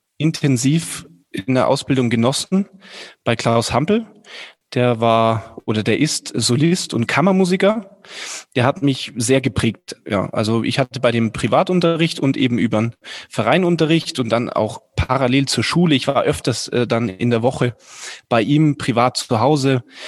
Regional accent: Germaringen, Bavaria, Germany; born there; hat da in meinem Geburtsort in Germaringen die Blaskapelle geleitet

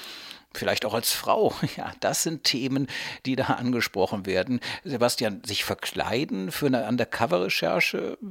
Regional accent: Cologne, North Rhine-Westphalia, Germany; ich komme aus Köln.

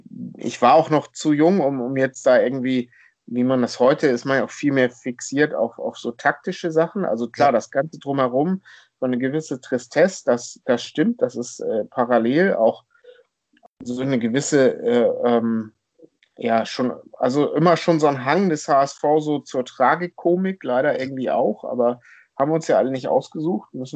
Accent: Struvenhütten, Schleswig-Holstein, Germany; Ja, also ich bin da richtig aufgewachsen in einem kleinen Dorf namens Struvenhütten.

